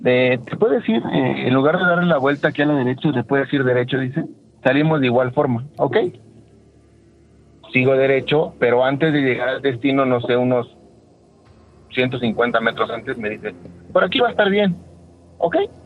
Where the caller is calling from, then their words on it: Venustiano Carranza, Mexico City, Mexico; Desde la Venustiano Carranza.